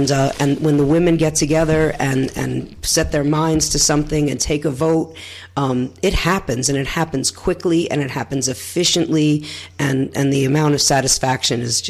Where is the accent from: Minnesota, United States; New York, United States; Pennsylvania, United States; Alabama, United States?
New York, United States; Brooklyn; And also coming from a big city, you know, I'm from Brooklyn and from New York City originally